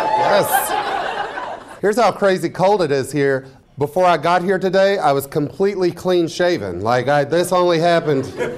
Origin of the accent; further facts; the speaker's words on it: Floyd's Knobs, Indiana, United States; accent: twang; You might hear a little twang in my voice. Don't be alarmed. I'm from Indiana. As Lindsay said, I grew up in the southern part of that state in a little town called Floyd's Knobs. Born and raised, Floyd's Knobs, Indiana.